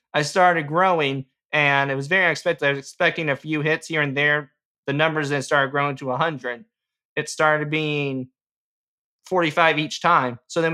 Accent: Owensburg, Indiana, United States; I'm from Owensburg, Indiana

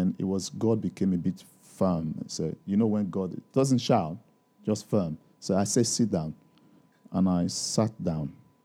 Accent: Benin City, Edo, Nigeria; African Christians, I come from Nigeria, West Africa, from Benin.

